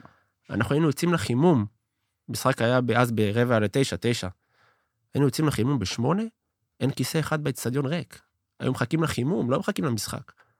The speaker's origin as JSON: {"language": "Hebrew", "region": "Southern District", "country": "Israel", "said": "תמיד, אנחנו מהדרום, כאילו הם מהמרכז"}